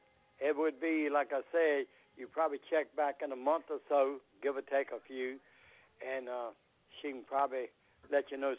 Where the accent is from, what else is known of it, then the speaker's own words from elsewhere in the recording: Petersburg, Virginia, United States; because I was born and raised in there in Petersburg years ago.